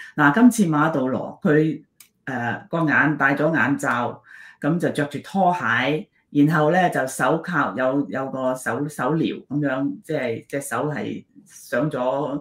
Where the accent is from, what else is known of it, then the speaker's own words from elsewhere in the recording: Guangdong, China; 我們廣東人吃撈麵